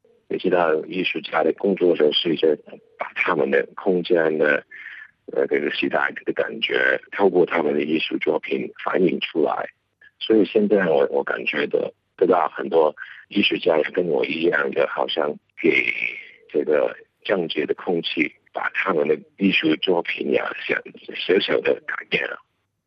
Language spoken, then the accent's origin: Chinese; Hong Kong; also born or lived in United States; 是啊，以前在小时候在香港，然后在美国也有10年的时间